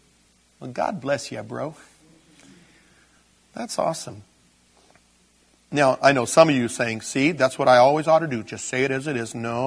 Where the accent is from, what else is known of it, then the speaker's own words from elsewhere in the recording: Porterville, California, United States; I mean, I grew up in the San Joaquin Valley. And I'll tell you what, I grew up in Porterville, and Bakersfield, about almost an hour south of Porterville.